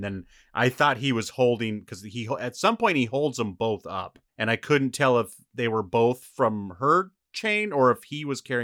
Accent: Montana, United States; Well, I'm from Montana, so we know how cold witches' tits are.

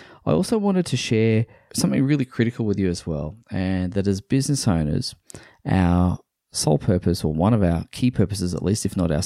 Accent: Australia; as an Australian

